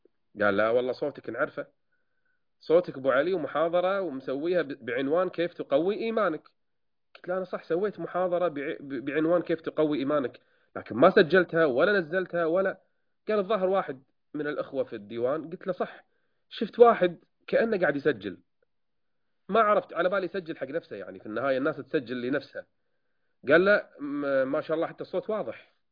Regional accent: Kuwait; رجل داعية من أقدم الدعاة عندنا بالكويت

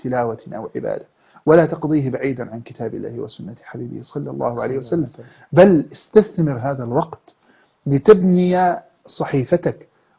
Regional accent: Egypt

